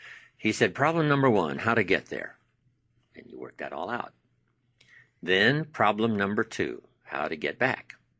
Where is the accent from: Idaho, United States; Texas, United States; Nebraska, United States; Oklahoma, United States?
Idaho, United States; I come from Idaho, right? We grow